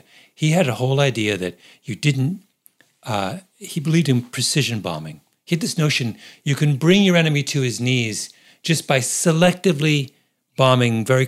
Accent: United States; And when I tried to tip her, you know, I'm an American.

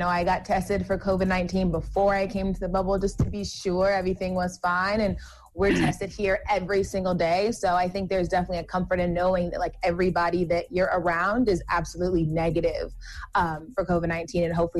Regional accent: Georgia, United States; I'm from Georgia. Anybody that's from Atlanta or Metro Atlanta has been to Magic City.

